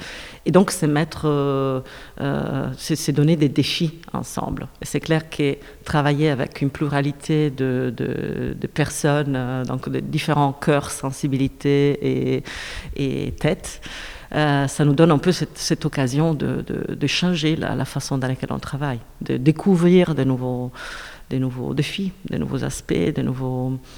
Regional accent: Italy; now in Belgium; je suis italienne. Quand j'habitais en Italie, je ne me considérais pas italienne. J'étais adoptée par la Belgique en tant qu'italienne, qui est plutôt liée au circuit néerlandophone que francophone. Et je ne parle pas néerlandais.

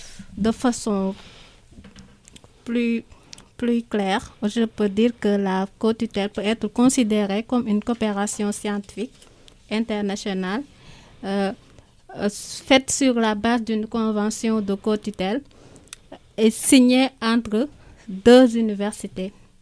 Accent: Senegal; Je rappelle juste que je suis sénégalaise

